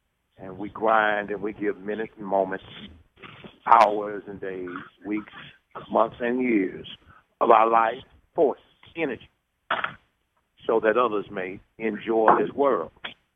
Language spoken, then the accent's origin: English; Homer, United States; They're somewhere there in Homer, and I'm not sure where he is, but in my hometown